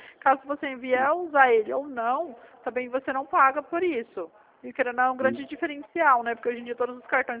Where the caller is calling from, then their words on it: Marília, São Paulo, Brazil; É que eu não sou daí, né? Eu sou daqui de Marília.